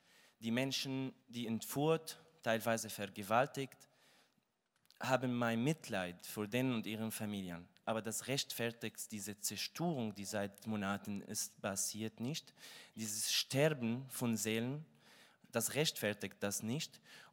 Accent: Damascus, Damascus Governorate, Syria; now in Germany; Ich komme ursprünglich aus Damaskus. Seit 2015 lebe ich in Deutschland

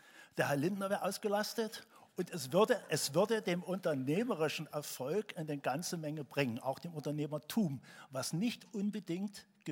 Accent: Dresden, Saxony, Germany; ich komme aus Dresden.

